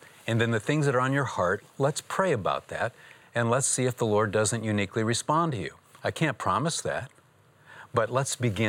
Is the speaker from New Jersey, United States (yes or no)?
no; Michigan, United States; Well, Michigan shoes. I was just playing on your Texas boots. I'm from Michigan.